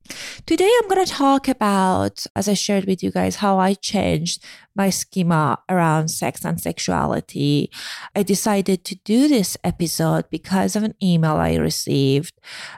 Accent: Iran; I grew up in Iran, as many of you guys heard me talking about it in the past. I was born right after Iranian Revolution, in the midst of Iran-Iraq War.

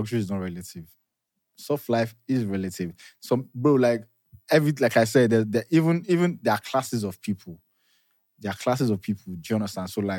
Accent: Nigeria; As a Nigerian, you know that's proper luxury.

